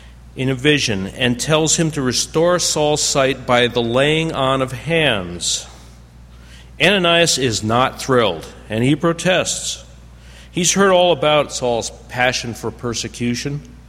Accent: Connecticut, United States; When I was a kid growing up in Connecticut, I would walk down to the beach at the end of my street

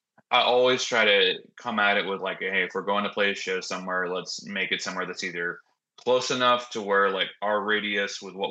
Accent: Texas, United States; We're all originally from Texas, except for Scott, who's our drummer.

